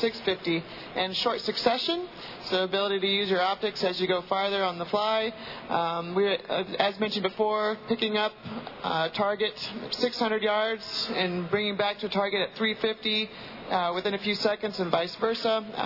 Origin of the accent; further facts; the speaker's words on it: California, United States; well, I'm from California originally, so it gives you an idea of the atmosphere that we grew up in.